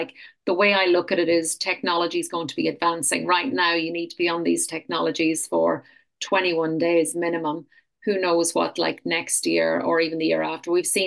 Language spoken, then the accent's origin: English; Queensland, Australia; Well, I'm from the Sunshine Coast, and there's some beautiful hinterland up here.